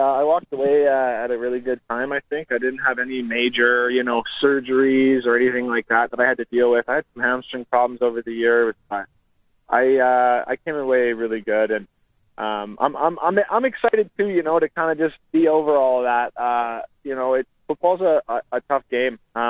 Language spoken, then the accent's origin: English; Calgary, Alberta, Canada; You know, I grew up in Calgary.